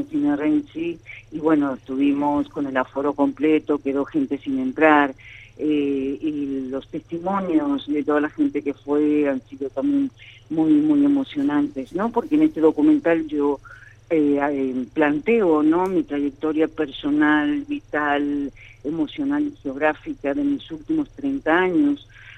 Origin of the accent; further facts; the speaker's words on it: Santiago del Estero, Argentina; cuando uno se va de aquí, ¿no?, se autoexilia porque no ha tenido oportunidades en Santiago del Estero, pero fíjate, a la vuelta de la vida vuelvo otra vez, me reconcilio con mi tierra